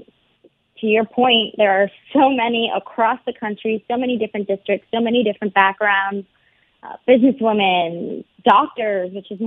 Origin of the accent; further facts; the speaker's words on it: Florida, United States; I'm from Florida, so I know more than anybody.